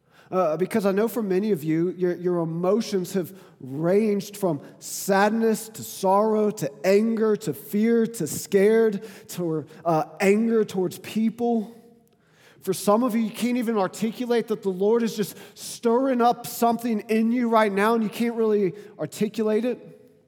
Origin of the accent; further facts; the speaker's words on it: the South, United States; I'm from the South, and so there's a lot of assumptions about living in the South.